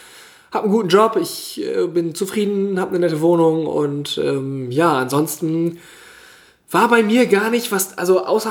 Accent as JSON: {"language": "German", "region": "Northern Germany", "country": "Germany", "said": "Ich bin Norddeutscher"}